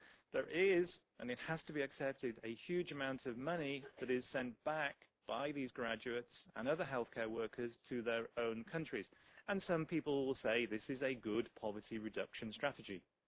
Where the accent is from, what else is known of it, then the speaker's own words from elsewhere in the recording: United Kingdom; Obviously, being British, actually not too surprising